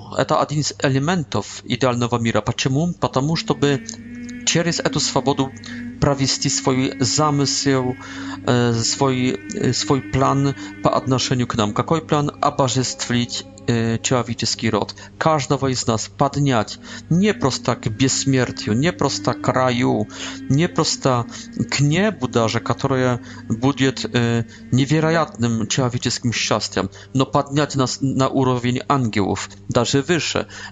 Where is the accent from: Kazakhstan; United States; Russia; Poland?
Poland; Russian is a second language; Я францисканец капуцин, родом из Польши.